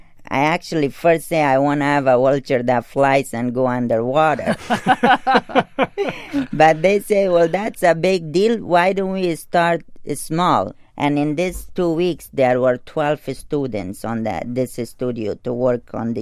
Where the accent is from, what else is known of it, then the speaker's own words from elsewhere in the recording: Afghanistan; And I'm from Afghanistan